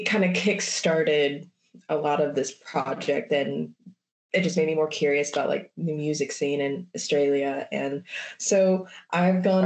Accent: United States; My hometown back in the US is super small

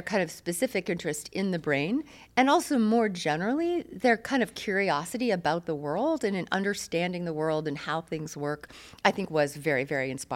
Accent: Canada; We're all from Canada originally

